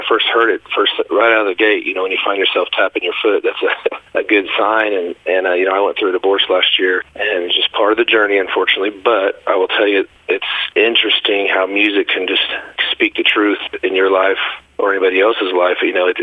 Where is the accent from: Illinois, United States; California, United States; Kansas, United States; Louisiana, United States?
Kansas, United States; So I'm from Kansas originally, so it's … is what that stands for.